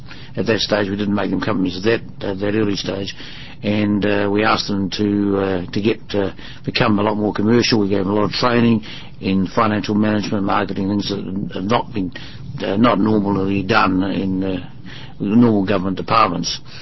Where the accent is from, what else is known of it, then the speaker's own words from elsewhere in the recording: New Zealand; I come from New Zealand, and have lived there all my life, and have travelled the world quite a bit